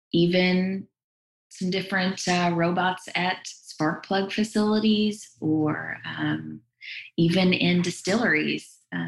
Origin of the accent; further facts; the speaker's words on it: Kentucky, United States; Yeah, my husband and I grew up in Kentucky and had lived kind of all over the U.S. before wanting to come back to Kentucky.